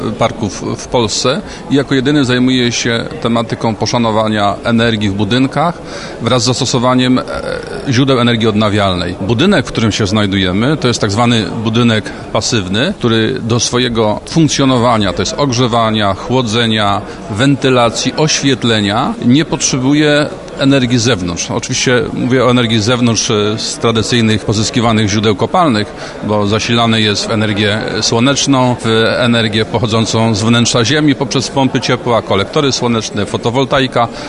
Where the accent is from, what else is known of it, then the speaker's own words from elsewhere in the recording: Syrynia, Silesian Voivodeship, Poland; między innymi z mojej rodzinnej wsi Syryni